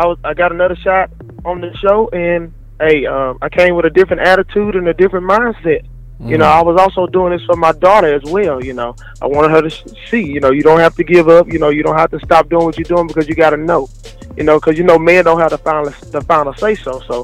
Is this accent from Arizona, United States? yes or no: no; Meridian, Mississippi, United States; I'm from Meridian, Mississippi.